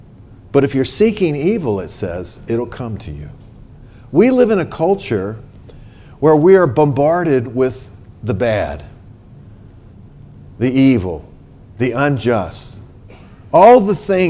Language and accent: English; East Coast, United States; born there; I was born on the East Coast. You didn't see anything like that on the East Coast.